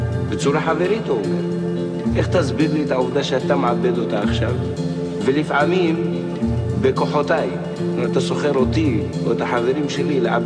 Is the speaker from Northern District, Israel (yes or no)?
yes; Northern District, Israel; אני בא ממושב פה, מושב על יד מעלות.